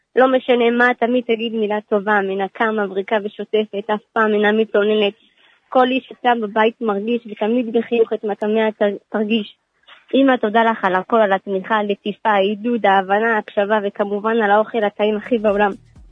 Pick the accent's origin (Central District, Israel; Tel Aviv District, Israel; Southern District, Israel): Central District, Israel; Petah Tikva; מפתח תקווה.